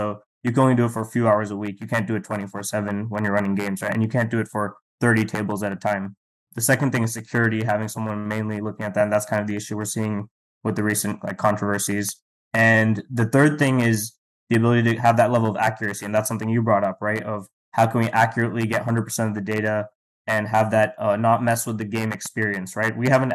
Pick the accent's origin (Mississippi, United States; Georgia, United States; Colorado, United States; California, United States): Georgia, United States; Atlanta; I'm from Atlanta. That's kind of where we started.